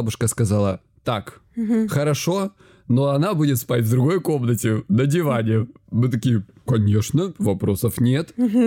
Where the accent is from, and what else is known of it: Krasnodar Krai, Russia